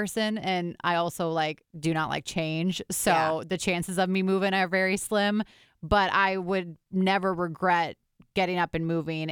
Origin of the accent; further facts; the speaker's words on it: Wisconsin, United States; now in Minneapolis, United States; even though I'm still in the Midwest and it's just across the border where my hometown is in Wisconsin, Minneapolis is a totally different vibe.